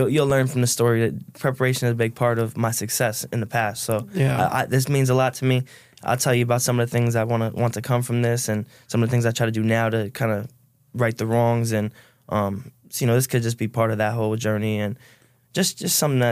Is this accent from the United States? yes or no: no; Ireland; But I had a solid upbringing, good family. You know, we're Irish, so there's some alcohol in the house.